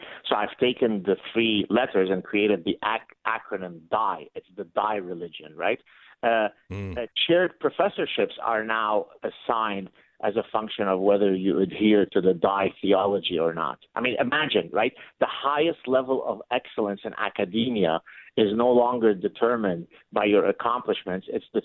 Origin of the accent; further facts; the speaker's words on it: Lebanon; moved away; 98% of people polled in my home country of Lebanon hate the Jews. What a surprise that we had to leave Lebanon in 1975.